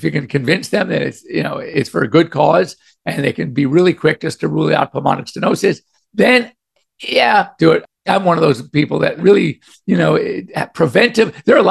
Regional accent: New York, United States; moved away; I used to be a Yankees fan because I grew up in New York. We moved here to California in 1962.

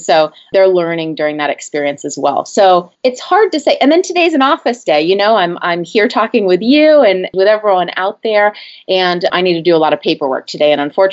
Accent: New England, United States; I grew up going to the local establishments. I'm from New England. I remember going to New England Aquarium.

